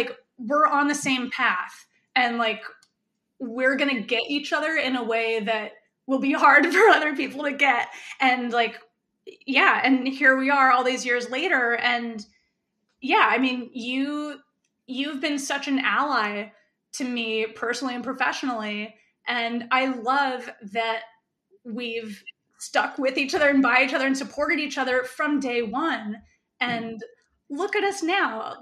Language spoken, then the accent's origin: English; the South, United States; I'm queer and from the South too.